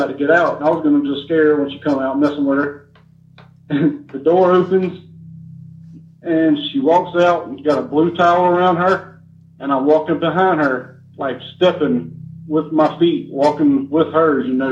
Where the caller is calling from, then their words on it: Savannah, Georgia, United States; from in Savannah, Georgia.